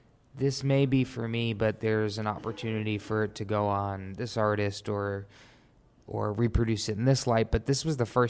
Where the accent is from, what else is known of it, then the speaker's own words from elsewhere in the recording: New York, United States; I grew up in New York, really musical family.